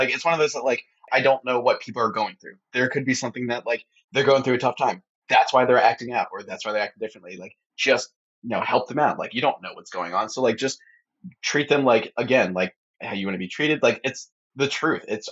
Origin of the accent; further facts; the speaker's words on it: Pottstown, Pennsylvania, United States; he immigrated from there to DC, then to, like, my hometown in Pottstown and Narstown.